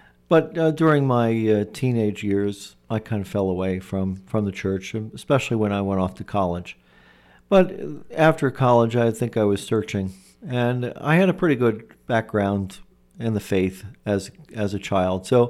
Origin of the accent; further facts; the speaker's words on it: New Jersey, United States; born there; I was born in New Jersey, in northern New Jersey, about 20 miles away from New York City. I grew up in a Catholic family.